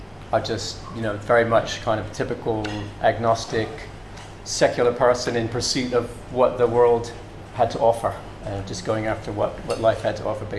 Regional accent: Richmond, Virginia, United States; now in London, United Kingdom; Yeah, so straight away, out of my mouth, you can tell I'm not a native of London. I grew up in the States, mainly in a town called Richmond in Virginia on the East Coast. That's where I mainly grew up.

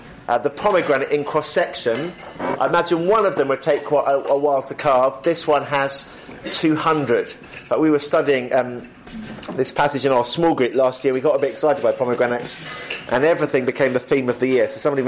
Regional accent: England, United Kingdom; And as an Englishman, I hate to say this

